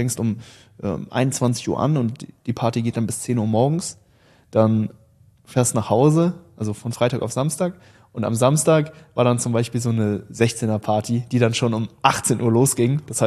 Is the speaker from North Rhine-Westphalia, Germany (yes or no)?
yes; North Rhine-Westphalia, Germany; ich bin so im Dorf mehr oder weniger aufgewachsen. Okay. Und alle Jungs aus dem Dorf, die sind immer noch hier im Kreis Köln.